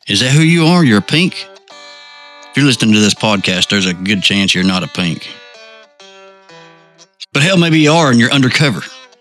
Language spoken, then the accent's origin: English; Tennessee, United States; I'm from Tennessee.